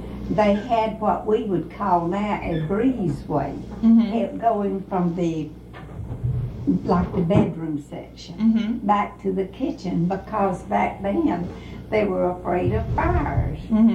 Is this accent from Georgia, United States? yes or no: yes; Pineview Community, Georgia, United States; I grew up in Pineview Community, which is about 4 miles south of Jakin.